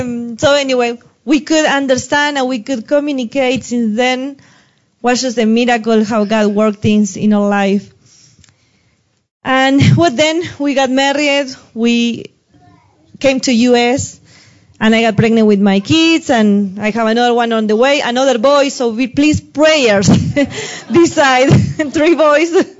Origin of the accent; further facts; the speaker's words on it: Argentina; English is a second language; I'm from Argentina. I was raised and born in Argentina.